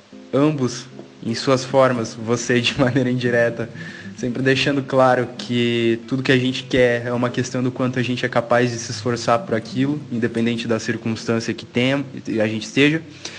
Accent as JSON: {"language": "Portuguese", "town": "Curitiba", "region": "Paraná", "country": "Brazil", "said": "eu não sei se vai chegar a você essa mensagem, eu sou de Curitiba, atualmente tenho 22 anos"}